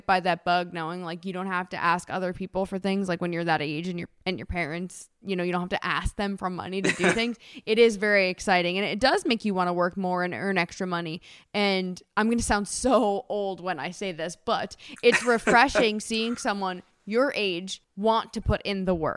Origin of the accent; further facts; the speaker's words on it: New Jersey, United States; Like, growing up in Jersey, like, I would get the catalog.